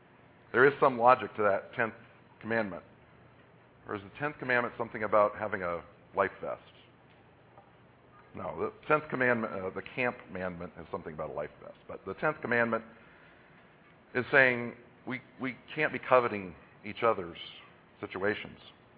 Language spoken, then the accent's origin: English; Iowa, United States; I'm from Iowa. We get plenty of snow.